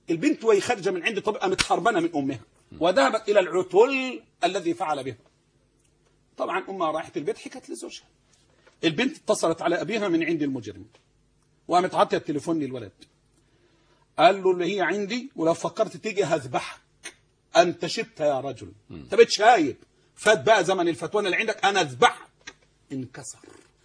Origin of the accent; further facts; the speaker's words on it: Egypt; عندنا في مصر